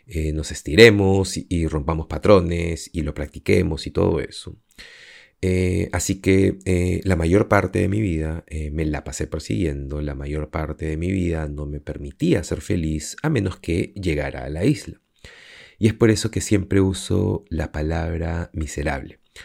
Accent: Lima, Peru; me acuerdo que solía coger el auto e irme a la playa y crecí en Lima, así que siempre estaba ahí.

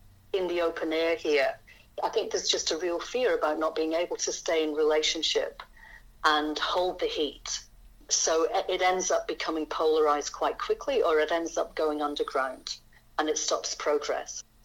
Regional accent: Scotland, United Kingdom; Growing up in Scotland, where it's a pretty argumentative culture

